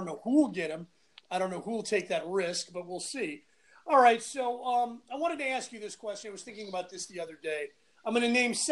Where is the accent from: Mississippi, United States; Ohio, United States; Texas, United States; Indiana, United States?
Ohio, United States; Cincinnati; I hate to say this because I'm from Cincinnati, I used to be such a big Reds fan